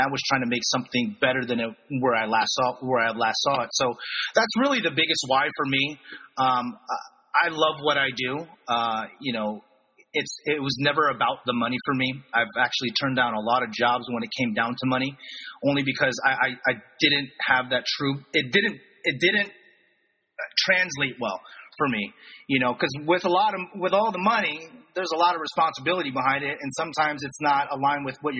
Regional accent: East Coast, United States; I'm originally from the East Coast, so it's, you know, it's tough, right?

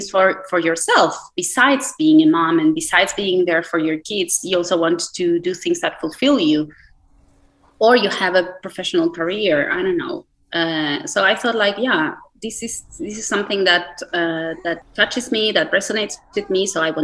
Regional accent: Argentina; moved away as an adult; now in Switzerland; I am from Argentina originally, and I have been living in Switzerland for the past 11 years.

